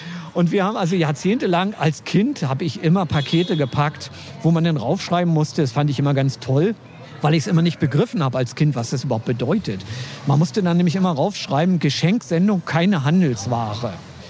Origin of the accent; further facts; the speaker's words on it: Berlin, Germany; Ich bin eigentlich ein Berliner. Mein Vater ist Ostberliner, meine Mutter ist Westberlinerin. Also ich bin wirklich ein Kind der Teilung. Also ich bin noch als Baby, bin ich noch rübergeschmuggelt worden in einer Reisetasche